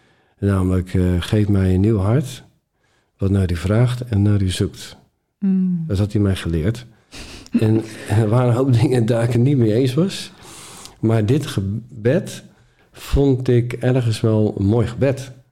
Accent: Boskoop, South Holland, Netherlands; hieraan vooraf ging dat ik ben opgegroeid, geboren in Boskoop.

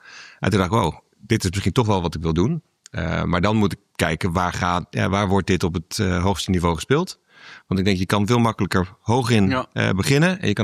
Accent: Breda, North Brabant, Netherlands; Ik ben opgegroeid in Breda.

